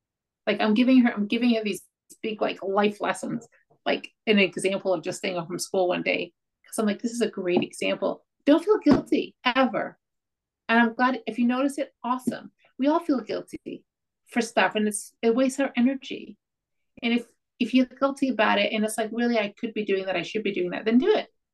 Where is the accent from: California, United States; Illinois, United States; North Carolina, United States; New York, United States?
New York, United States; I'm from New York.